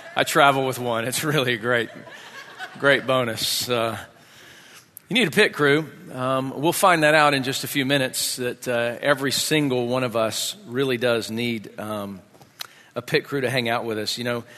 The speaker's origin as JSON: {"language": "English", "region": "Georgia", "country": "United States", "said": "So I didn't know any of those things, even though I'm from Georgia."}